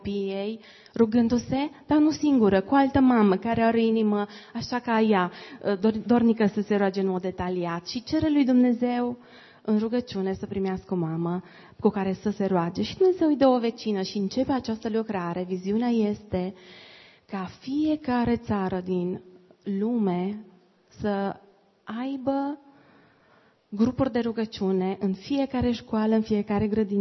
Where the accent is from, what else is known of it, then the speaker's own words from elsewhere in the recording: Romania; noi ca români suntem foarte cârtitori